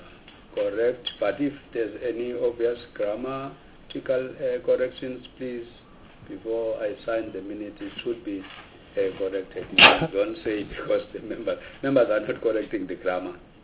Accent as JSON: {"language": "English", "region": "Gauteng", "country": "South Africa", "said": "I'm from Gauteng."}